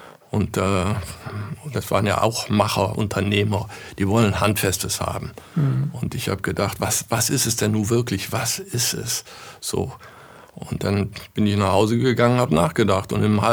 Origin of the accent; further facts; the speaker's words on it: North Rhine-Westphalia, Germany; wir kommen aus dem Oberbergischen, ländliche Region, ärmliche Region.